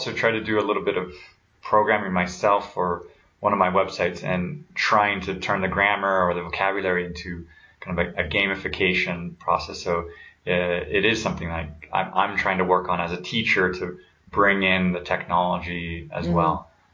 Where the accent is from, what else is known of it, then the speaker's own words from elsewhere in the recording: United States; I mean, as an American and going through the education system that we had there and the language requirements